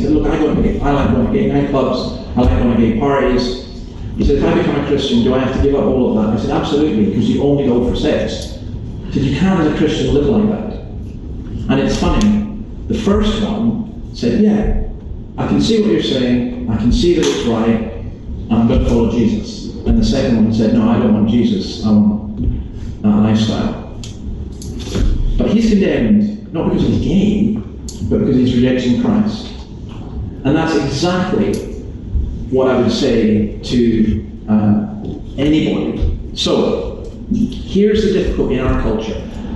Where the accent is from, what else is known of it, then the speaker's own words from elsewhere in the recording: Scotland, United Kingdom; I mean, I would walk up and go … I'm Scottish.